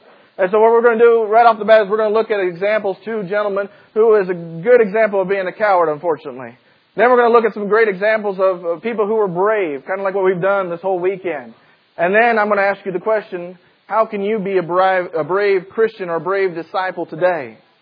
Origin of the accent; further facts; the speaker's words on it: United States; And I do talk fast, maybe because I'm from Missouri, Arkansas.